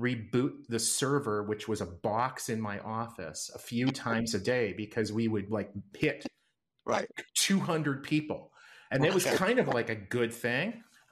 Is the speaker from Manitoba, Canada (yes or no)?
yes; Winnipeg, Manitoba, Canada; I grew up in Winnipeg, Canada.